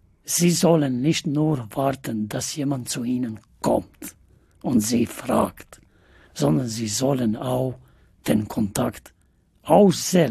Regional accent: North Macedonia; Ich komme zum Beispiel aus Nordmazedonien. Nordmazedonien ist auf dem Balkan.

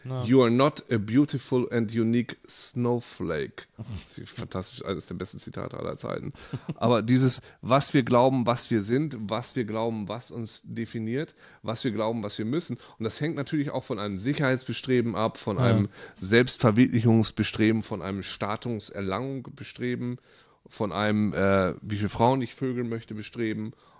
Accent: Lower Saxony, Germany; Also ich komme aus Ostfriesland, da gab es dieses normale Haus. Jeder hatte eine Kuh, jeder hatte ein Schwein.

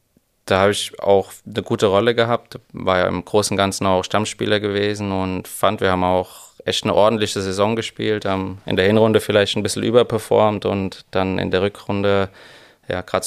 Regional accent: Rhineland-Palatinate, Germany; auch als Pfälzer kommt man ja gar nicht drum herum, immer mal wieder ein Spiel zu schauen.

